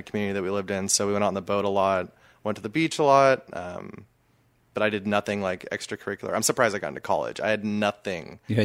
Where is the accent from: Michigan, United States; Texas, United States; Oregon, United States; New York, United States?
Oregon, United States; also born or lived in Vista, United States / Pennsylvania, United States; I was born in Vista, which is near Escondido in Southern California. Then we moved to Pennsylvania for a few years and then moved to Southern Oregon and settled down for my elementary and middle school years.